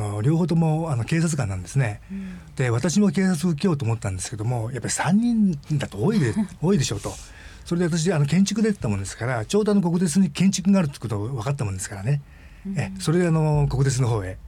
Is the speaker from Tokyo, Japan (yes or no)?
no; Ikawa, Shizuoka, Japan; 井川出身なんですけどもね、島尻、そこに藩があったみたいなんですけどね、ただ本当にうちの一族だけでもですから、よく沖縄の人と間違えられることあるんですけどね。